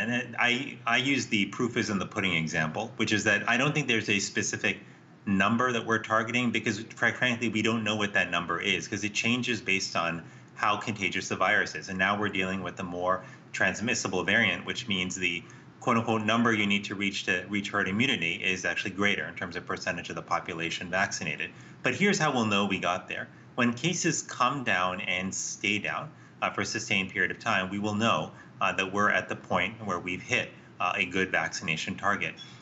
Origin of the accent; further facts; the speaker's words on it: Florida, United States; which is the case in parts of my home state of Florida